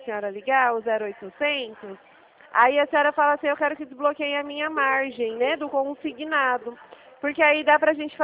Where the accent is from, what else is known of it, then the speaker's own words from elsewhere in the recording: Presidente Prudente, São Paulo, Brazil; Não, eu sou de Prudente, Presidente